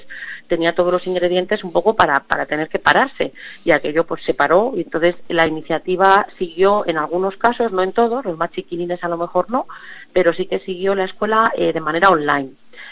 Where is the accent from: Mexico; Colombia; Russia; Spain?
Spain; Madrid, Community of Madrid; alguno viene a lo mejor de Castilla-La Mancha que pilla cerquita, claro, pero sí, casi todos somos de Madrid.